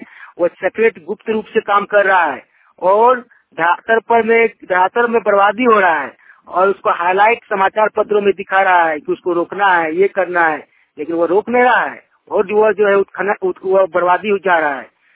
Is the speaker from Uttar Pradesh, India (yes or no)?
no; Jharkhand, India; झारखंड से हूँ।